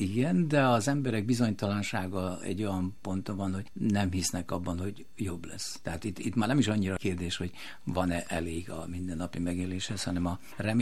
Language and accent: Hungarian; Serbia; én Szerbiából jövő magyar vagyok